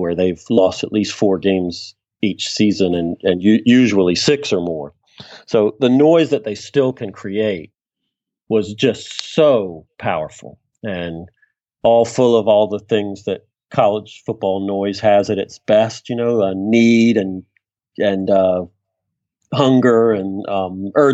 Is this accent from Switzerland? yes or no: no; Virginia, United States; I grew up with it. I grew up in the South in Virginia, and the humidity is one reason I loved it